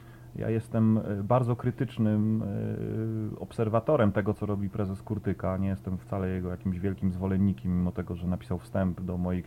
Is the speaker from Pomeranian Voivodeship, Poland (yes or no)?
yes; Gdańsk, Pomeranian Voivodeship, Poland; Ja bym jako gdańszczanin więcej napisał